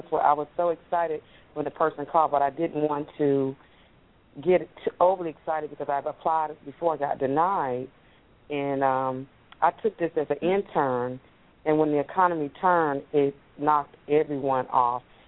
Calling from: Pensacola, Florida, United States; I'm calling from Pensacola, Florida.

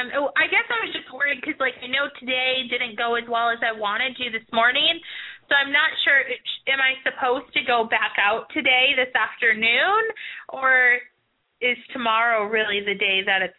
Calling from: Minneapolis, Minnesota, United States; I'm calling from Minneapolis.

